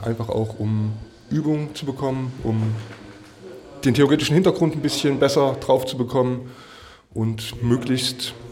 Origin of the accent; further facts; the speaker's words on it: Göttingen, Lower Saxony, Germany; ich komme aus Göttingen